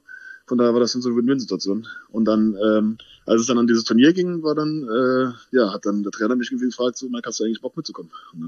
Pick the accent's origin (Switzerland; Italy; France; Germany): Germany; Wittlich, Rhineland-Palatinate; in Wittlich und halt mit Umgebung drumherum, mit Tante, Oma, Großeltern, wie auch immer. War wie gesagt zu Hause